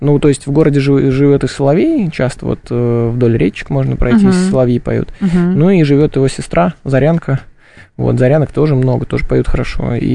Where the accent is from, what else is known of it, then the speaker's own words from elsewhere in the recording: Moscow, Russia; я вырос в Замоскворечье, метро Домодедовская